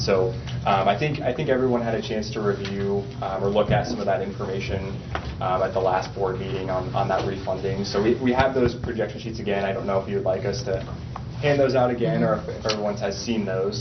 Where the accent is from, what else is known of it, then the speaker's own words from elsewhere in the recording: Grand Island, Nebraska, United States; So I'm originally from Grand Island.